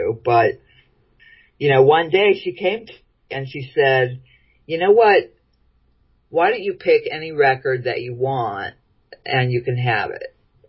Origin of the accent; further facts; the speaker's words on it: Florida, United States; Well, you know, my sister, I grew up mostly in Florida, and my sister had a guitar.